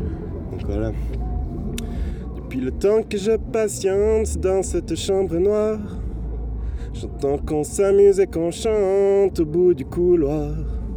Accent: Fribourg, Switzerland; Je viens du canton de Fribourg, sud du canton de Fribourg, près de Vevey.

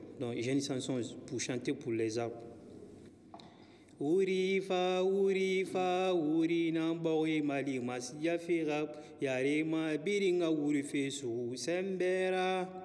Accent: Guinea; je viens de Guinée-Conakry. J'étais à Toulouse, maintenant je suis à Sangoulès.

